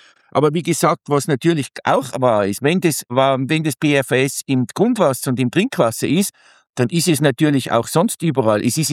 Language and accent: German; Tyrol, Austria; Ja, also ich bin ja Tiroler